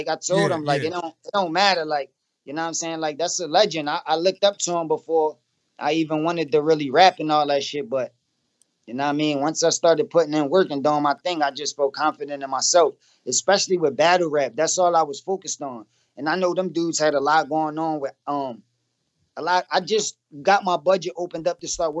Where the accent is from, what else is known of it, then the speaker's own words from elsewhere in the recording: Philadelphia, Pennsylvania, United States; Because I know I'm from Philly and I know all of these styles.